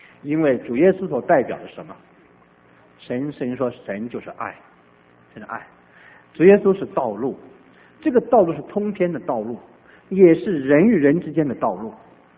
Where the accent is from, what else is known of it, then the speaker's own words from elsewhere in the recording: China; 我们中国人讲的话有时候比较对姊妹们不大礼貌啊